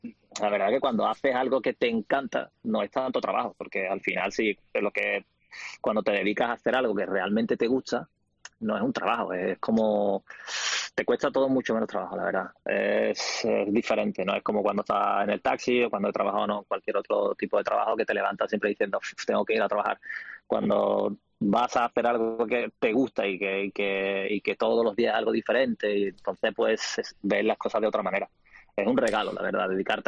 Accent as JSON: {"language": "Spanish", "town": "Cádiz", "region": "Andalusia", "country": "Spain", "tie": "born or raised there", "also_born_or_lived": "Italy", "said": "Sí, yo nací en Cádiz. Me crié en el río San Pedro, una barriada cerca de la ciudad. Y bueno, con 18 años ya mi familia se vino a vivir a Cádiz capital y yo he estado siempre dando vueltas por ahí. Pues, he estado viviendo en Italia y luego, bueno, después me he volvido otra vez aquí"}